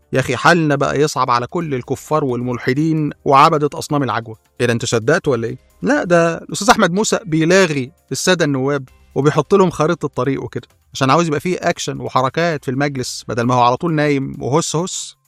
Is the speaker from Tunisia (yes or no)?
no; Egypt; moved away; احنا كمصريين في الخارج هنلم كلنا من بعض 15000 ونبعتهم لكم